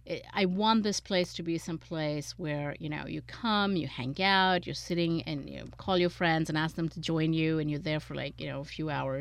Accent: India; when I was growing up in India

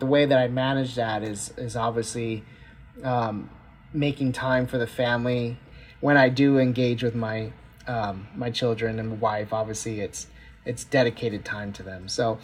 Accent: United States; And so having the two cultures, then obviously living in America, growing up in America, being American, you know, it's a whole other side of the way you think.

